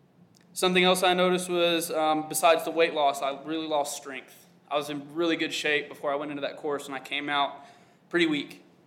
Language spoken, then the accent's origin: English; Arkansas, United States; I even saw that back home or where I grew up in Arkansas